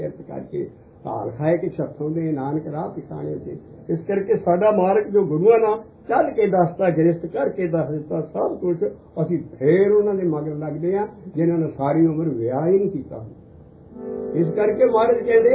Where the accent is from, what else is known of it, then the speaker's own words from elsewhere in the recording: Punjab, India; born there; ਗੁਰੂ ਬਾਬੇ ਬਕਾਲੇ ਦੇ ਲਾਗੇ ਸੀ ਮੇਰਾ ਜਨਮ ਹੋਇਆ ਸਾਰਾ ਉਹ ਪਿੰਡ ਬਾਬੇ ਬਕਾਲੇ ਦੇ ਲਾਗੇ